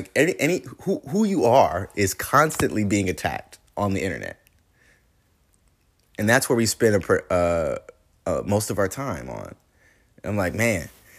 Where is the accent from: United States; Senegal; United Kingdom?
United Kingdom; England; and they find out I'm English, they want to speak English.